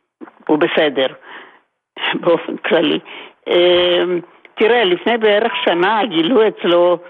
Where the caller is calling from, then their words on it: Kfar Saba, Central District, Israel; מכפר סבא, ואחי גר בשכנות איתי.